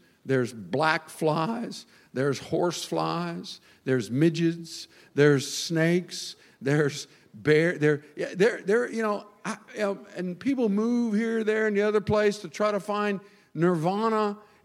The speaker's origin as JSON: {"language": "English", "country": "United States", "said": "And I never want to put myself as an American above being a Christian."}